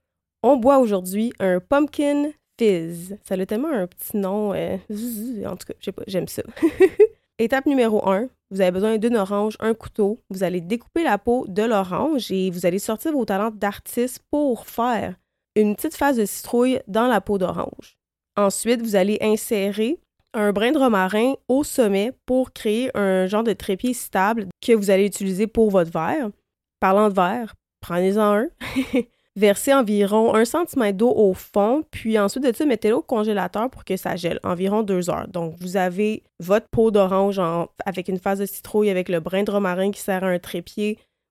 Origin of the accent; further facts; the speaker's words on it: Quebec, Canada; je suis canadienne, française, québécoise et je n'ai pas l'accent allemand et je ne sais pas parler allemand, absolument pas.